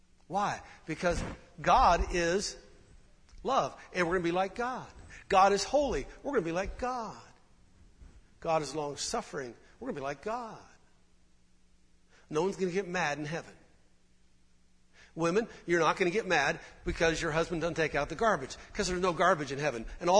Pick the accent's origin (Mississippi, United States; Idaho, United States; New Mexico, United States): Idaho, United States; I was raised in Idaho, so I've ridden horses a little bit.